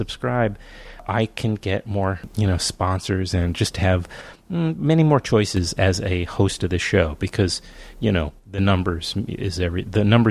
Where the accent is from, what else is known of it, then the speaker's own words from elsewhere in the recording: New York, United States; Now, as a New Yorker, as a person from that bases themselves in Brooklyn